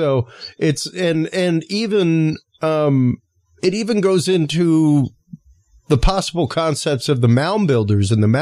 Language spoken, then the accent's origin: English; Louisiana, United States; the example that I give is I'm Cajun. My mother is 100% Cajun.